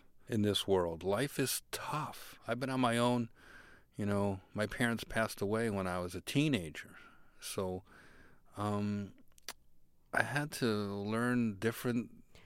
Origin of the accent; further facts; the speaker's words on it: Newark, New Jersey, United States; I grew up in New Jersey, in Newark, New Jersey, and I was kind of a scrawny kid, and my dad owned a catering hall